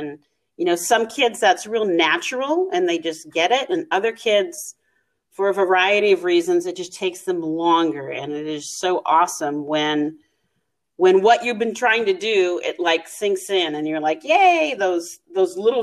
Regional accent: Alaska, United States; Well, I'm born and raised in Alaska, and I'm 52, and teaching kind of came to me late in life.

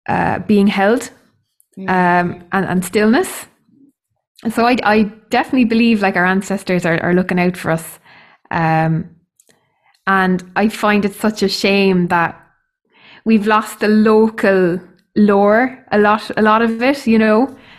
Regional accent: Ireland; Because I think especially as Irish people, we're so bad at just beating around the bush.

